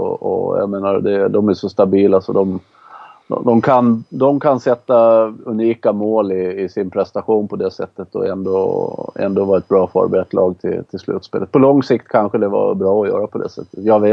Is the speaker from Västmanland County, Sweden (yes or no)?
no; Gotland, Sweden; born there; eftersom jag är född på Gotland